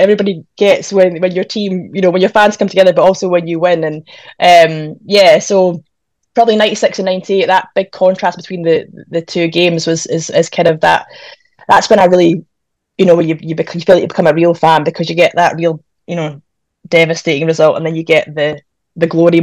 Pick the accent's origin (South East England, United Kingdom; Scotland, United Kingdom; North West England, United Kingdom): Scotland, United Kingdom; Perth; born there; because I was born in Perth, but it's my dad's fault.